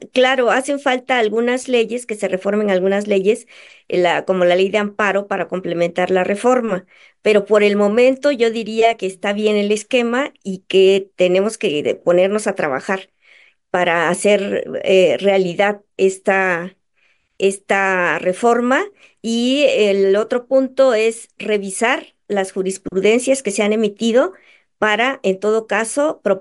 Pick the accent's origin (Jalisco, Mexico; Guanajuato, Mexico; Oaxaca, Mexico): Oaxaca, Mexico; Santa María Mixtequilla; born there; Sí, yo nací en Santa María Mixtequilla, que es un municipio, una comunidad indígena del Istmo de Tehuantepec. Soy de Oaxaca.